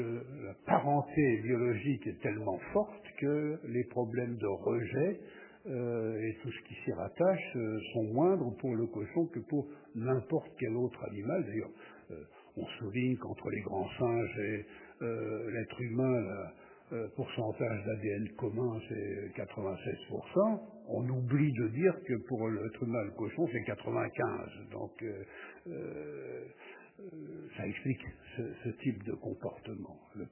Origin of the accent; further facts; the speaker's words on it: Normandy, France; Quand j'étais petit, il me faisait peur, c'est ma région d'origine, l'Orne.